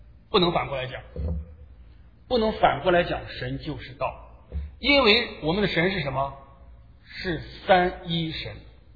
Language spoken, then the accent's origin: Chinese; China; 我们中国人马上想到道哈。